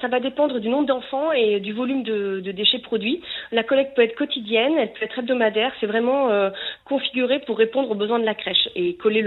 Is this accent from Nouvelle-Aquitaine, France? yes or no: yes; Bordeaux, Nouvelle-Aquitaine, France; le masque plus particulièrement près de Bordeaux puisque nous sommes bordelais.